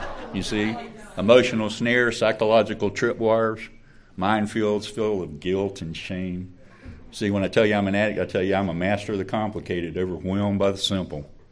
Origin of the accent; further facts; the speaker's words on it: United States; And because I'm from Bubba Country, Polk County, I got to pee on the barbed wire fence to see if it's really electric.